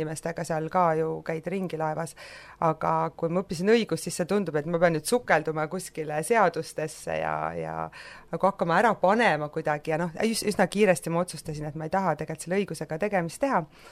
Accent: Vändra, Pärnu County, Estonia; Ma olen pärit Vändrast, Pärnumaalt on ju, ma olen 4-lapselisest perest ja alati, ma olen vanem laps

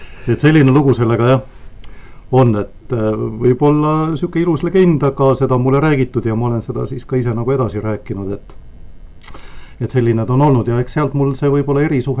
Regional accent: Järva County, Estonia; Et selles mõttes ma saan öelda küll, et põline järvalane.

